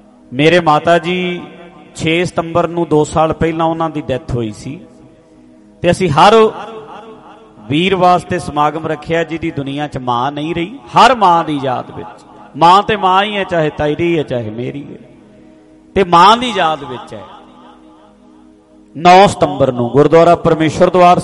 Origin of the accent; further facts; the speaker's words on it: Dhadrian, Punjab, India; ਸਾਡਾ ਪਿੰਡ ਵੀ ਮੇਰਾ ਢੱਡਰੀਆਂ ਪੈ ਜਾਂਦਾ ਹੈ